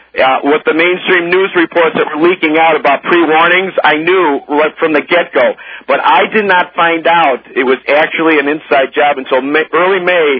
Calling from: Chicago, Illinois, United States

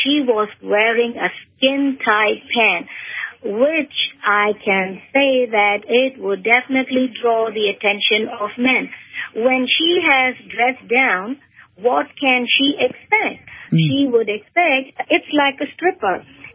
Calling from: North Carolina, United States; calling from North Carolina.

